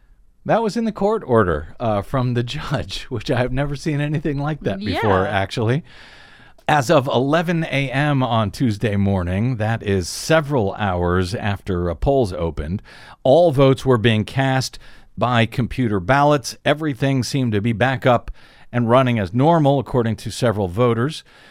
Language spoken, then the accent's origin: English; Missouri, United States; St. Louis, a Missouri company owned and operated by some longtime Republican operatives